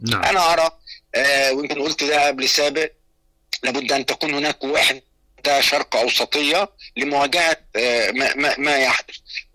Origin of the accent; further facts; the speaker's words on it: Egypt; أنا بقولش ده دفاعا عن مصر عشان أنا قاعد في مصر وإن أنا